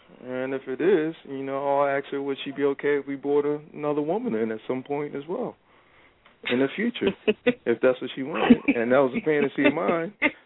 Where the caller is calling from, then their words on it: Philadelphia, Pennsylvania, United States; second time caller, calling from out of Philly.